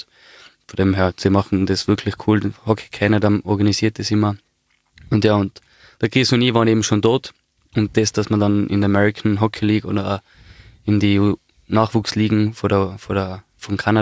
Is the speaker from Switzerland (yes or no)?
no; Austria; eben nach 23 Jahren als Österreicher dahin fahren zu dürfen, hat mich sehr geehrt